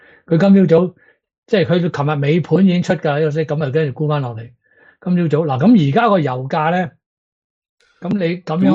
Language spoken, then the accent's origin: Cantonese; China; 我哋中国人咧，正月好少买鞋嘅。